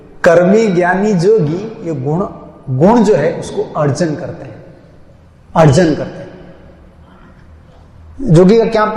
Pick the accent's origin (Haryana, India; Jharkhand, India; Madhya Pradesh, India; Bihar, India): Madhya Pradesh, India; मैं ही मध्य प्रदेश से